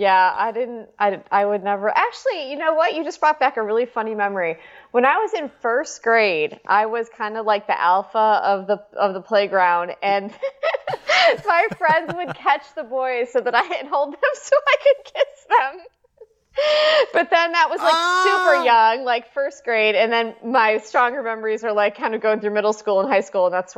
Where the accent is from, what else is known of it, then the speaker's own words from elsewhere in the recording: Chicago, Illinois, United States; And I'm from Chicago. So everybody did ice skating and I wasn't very good at that.